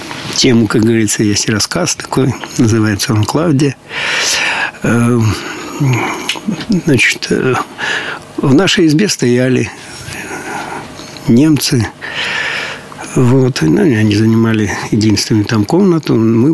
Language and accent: Russian; Myronivka, Sumy Oblast, Ukraine; born there; Да, я родился в Сумской области, город Шостка, такой, точнее, в деревне Мироновка, но вот такой Шосткинский район. Вот, в семье рабочего, значит, у нас было много детей, считаю, пятеро детей.